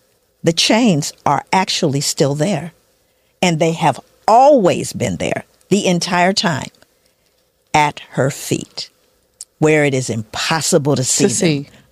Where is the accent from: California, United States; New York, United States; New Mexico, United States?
California, United States; Los Angeles; I'm not scared. I'm from South Central.